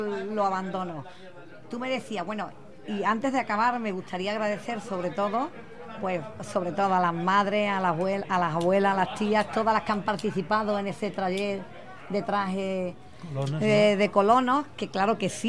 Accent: Andalusia, Spain; somos andaluces, Andalucía nuestra tierra, pero nuestros orígenes son centroeuropeos.

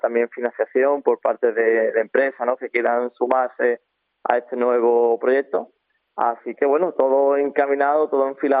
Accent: Osuna, Andalusia, Spain; Somos de aquí de Osuna

